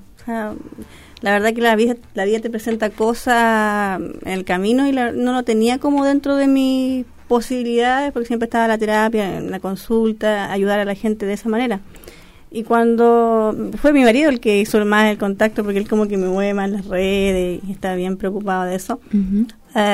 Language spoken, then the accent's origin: Spanish; San Miguel, Santiago Metropolitan, Chile; yo soy de San Miguel, entonces entregar herramientas para mi misma gente, mi misma comuna, es sumamente positivo